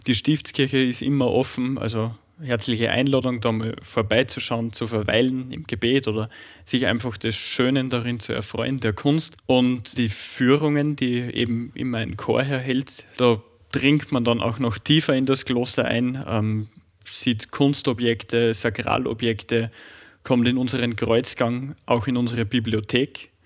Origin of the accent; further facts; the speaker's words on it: Reichersberg, Upper Austria, Austria; bin seit 2023 hier im Stift Reichersberg, zurzeit im Noviziat. Ich bin tatsächlich auch ein gebürtiger Reichersberger, also ein waschechter Innviertler.